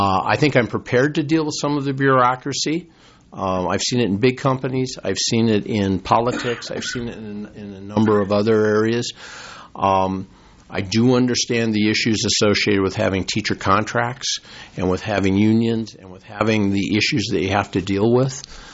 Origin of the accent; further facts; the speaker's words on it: South Dakota, United States; She's from Iowa. I'm from South Dakota. Minnesota's probably a nice compromise.